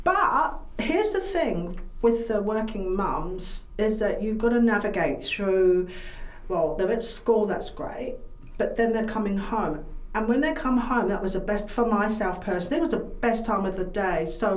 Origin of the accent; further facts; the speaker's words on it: United Kingdom; Being British, I know, don't jump up and down, but I couldn't stand the taste of tea.